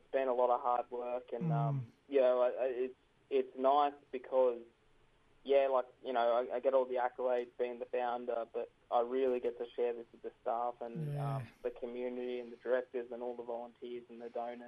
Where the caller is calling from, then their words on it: Port Macquarie, New South Wales, Australia; I'm from The Gate, but I'm coming from you from Biripi Country in Port Macquarie.